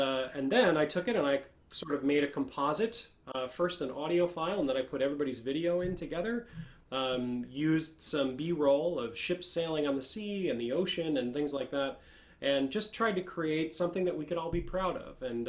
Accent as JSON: {"language": "English", "region": "New York", "country": "United States", "lives_now": "Nashville, United States", "said": "I'm a New Yorker transplanted to Nashville, a choral musician."}